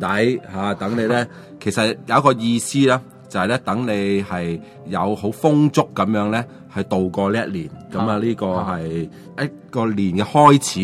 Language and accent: Cantonese; China; 有好多都系相似同圣经里边咧。故事啊，或者系个情节咧，同我哋中国人咧有啲地方都好近嘅咁样。